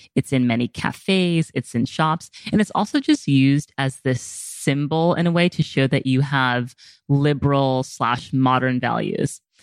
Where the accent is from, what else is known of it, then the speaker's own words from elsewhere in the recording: United States; And even me as an American recording this, like, I don't even want to say anything about it.